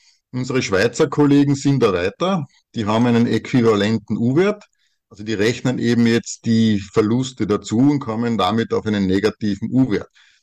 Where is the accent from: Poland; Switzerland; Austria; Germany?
Austria; bei uns in Österreich also die Tropenhölzer eigentlich komplett verschwunden sind